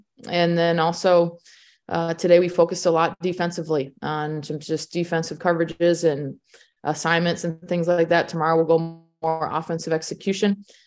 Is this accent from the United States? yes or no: yes; Hutchinson, Minnesota, United States; I'm a U of M graduate, so this is home for me. I'm from an hour away from campus. I'm from Hutchinson, Minnesota.